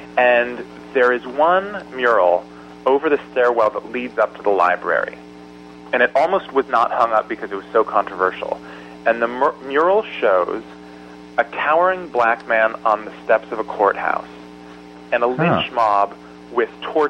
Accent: Portland, Oregon, United States; They're a band from my hometown of Portland, Oregon.

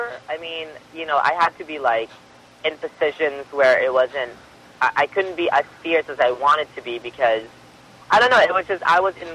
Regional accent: Seattle, Washington, United States; now in Los Angeles, United States; I'm from Seattle. I grew up there. I drove in Seattle when it was raining.

